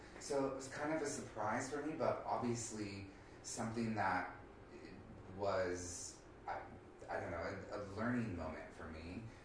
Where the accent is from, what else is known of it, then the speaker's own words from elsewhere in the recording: Kansas City, Missouri, United States; now in New York, United States; So it's like, It's hard to drop I'm from New York, or even in New York, it was hard to drop I'm from Kansas City.